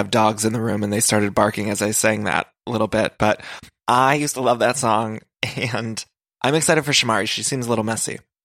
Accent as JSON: {"language": "English", "town": "Cleveland", "region": "Ohio", "country": "United States", "said": "I went to college in Ohio. I am from the Cleveland area."}